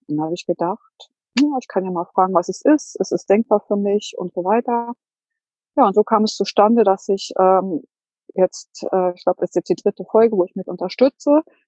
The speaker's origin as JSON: {"language": "German", "town": "Hanover", "region": "Lower Saxony", "country": "Germany", "said": "Ich bin 58 Jahre alt. Ich komme aus Hannover."}